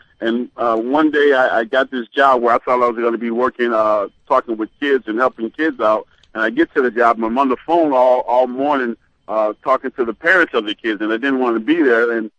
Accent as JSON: {"language": "English", "town": "Penn Yan", "region": "New York", "country": "United States", "tie": "born or raised there", "said": "I stayed away from Penn Yan, my hometown, for 18 years."}